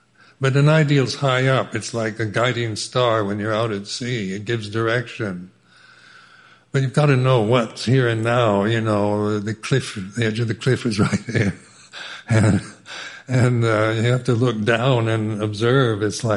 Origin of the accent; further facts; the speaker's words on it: United States; Being American, you tend to criticize, compare America with England and Thailand, and you know, the English character is very different from the American one.